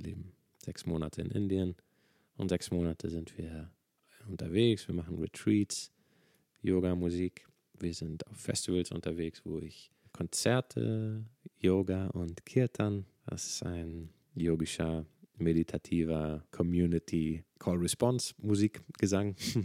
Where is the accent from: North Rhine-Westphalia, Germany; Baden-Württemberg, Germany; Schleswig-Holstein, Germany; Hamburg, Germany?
Schleswig-Holstein, Germany; Flensburg; born there; also born or lived in Denmark; Ich bin geboren in Flensburg und wurde von meinen Eltern zur dänischen Schule geschickt, was meine Richtung immer Richtung Norden ausgelegt hat.